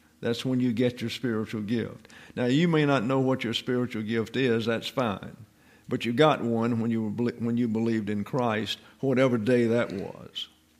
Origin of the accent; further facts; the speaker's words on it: Alabama, United States; born there; I was born in Lower Alabama. Things were quiet down there.